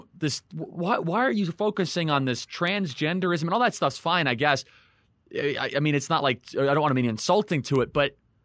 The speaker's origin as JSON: {"language": "English", "region": "Illinois", "country": "United States", "tie": "born or raised there", "said": "And I try to tell people that the Democrats, when I was growing up, I grew up in Illinois, they were a center-right party compared to where we are today."}